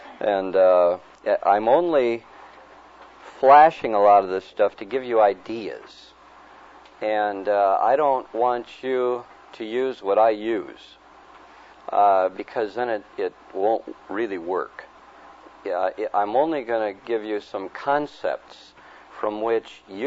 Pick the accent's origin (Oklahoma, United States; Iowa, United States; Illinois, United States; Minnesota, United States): Minnesota, United States; Minneapolis; I'm from Minneapolis, Minnesota, and on one of my visits back to Minneapolis, I was on my way to Okinawa, my wife and my little daughter and I.